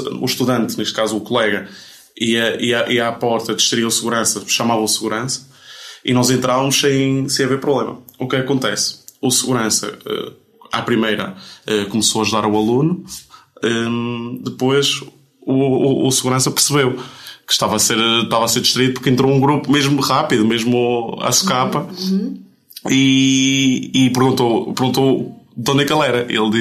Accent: Valencia, Carabobo, Venezuela; also born or lived in Madeira; now in Portugal; Pronto, nasci e cresci na Venezuela, Valência, segunda maior cidade da Venezuela.

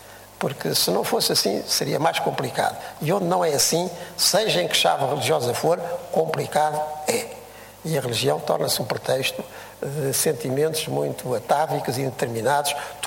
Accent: Portugal; temos muita sorte como portugueses

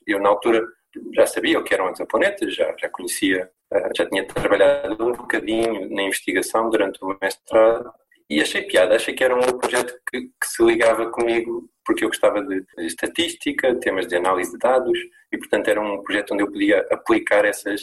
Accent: Lisbon, Portugal; also born or lived in Santarém; now in Alpiarça, Portugal; eu sou originalmente, nasci em Santarém, estou agora de facto perto de Santarém, na vila de Alpiarça, mas mudei-me desde novo para Lisboa, portanto fiz a minha escolaridade em Lisboa

